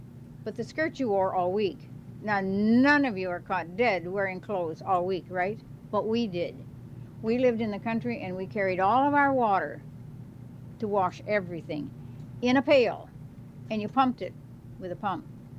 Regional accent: Wisconsin, United States; I came from Wisconsin, near the capital, Madison, Wisconsin.

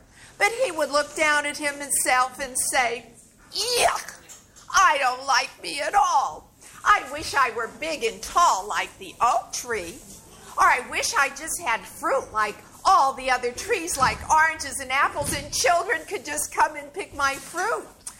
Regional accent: Miami, Florida, United States; So while you're sitting here, I'm from Miami, and I tell folk tales from all over the world

